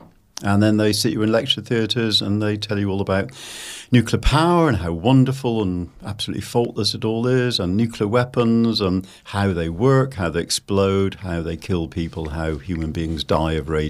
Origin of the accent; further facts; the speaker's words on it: Bristol, South West England, United Kingdom; But I grew up here in Bristol.